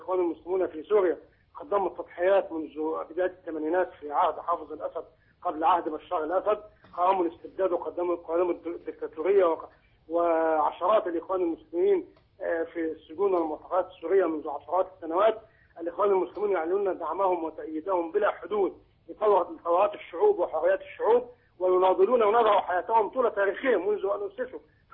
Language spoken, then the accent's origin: Arabic; Egypt